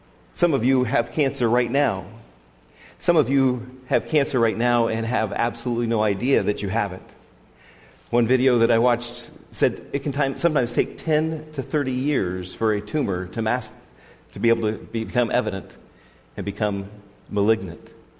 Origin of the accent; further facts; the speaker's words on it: Washington, United States; I grew up in Western Washington.